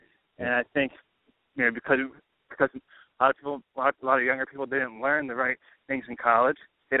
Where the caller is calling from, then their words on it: Philadelphia, Pennsylvania, United States; Philadelphia.